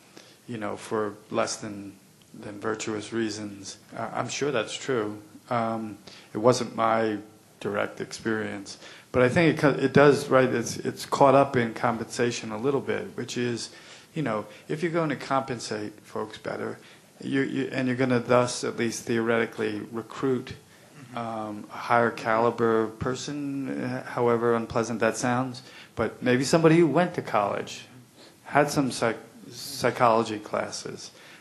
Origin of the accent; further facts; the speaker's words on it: Brooklyn, New York, United States; I grew up in Brooklyn, grew up in a Irish, Italian, Catholic neighborhood in Brooklyn